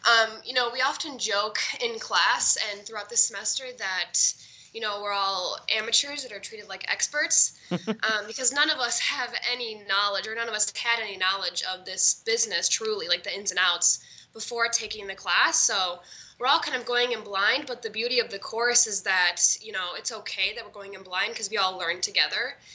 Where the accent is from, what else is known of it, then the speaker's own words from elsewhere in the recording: Wisconsin, United States; because, you know, we're all from central Wisconsin. You know, we're not from New York or, you know, Chicago or these big cities where publishing is so big.